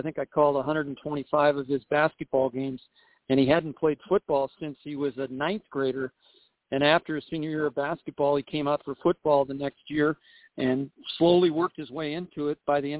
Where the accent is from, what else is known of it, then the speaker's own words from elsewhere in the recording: Seattle, Washington, United States; I grew up in Seattle and was a ball boy for the Sonics from 68 to 73, so I go way back.